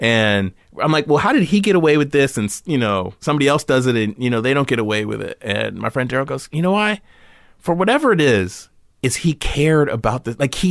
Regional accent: California, United States; growing up in California, you yeah. know, having a lemon tree in the backyard

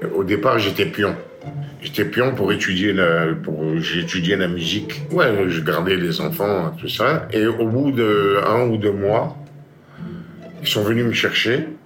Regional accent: Algeria; now in France; Même sur le bateau, quand on a quitté l'Algérie, mon seul... mon seul espoir, c'était de connaître un autre monde pour les jeunes.

